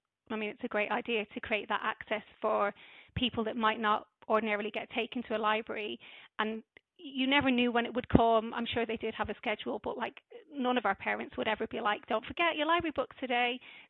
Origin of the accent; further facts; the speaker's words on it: Dublin, Leinster, Ireland; also born or lived in Padiham; although I grew up predominantly in Dublin, I was actually born in Lancashire, which not many people know. But I'm so I was born in a little town called Padiham, near Burnley, and two Irish parents who had moved over.